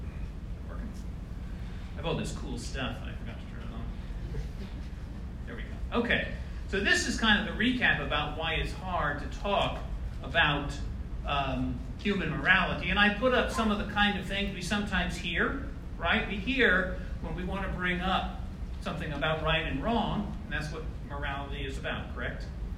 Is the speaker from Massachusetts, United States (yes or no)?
yes; Boston, Massachusetts, United States; born there; So he went back to school. And so I was born in Boston because that's where he was in school.